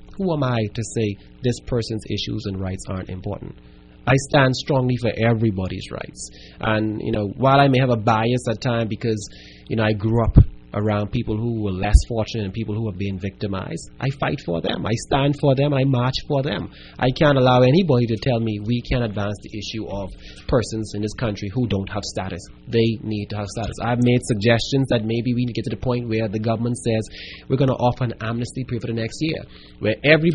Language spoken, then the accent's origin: English; Bahamas; Where my friends from then to now are Haitian Bahamian, Jamaican Bahamian, Chinese, full-blood Bahamians like my family, persons from all over.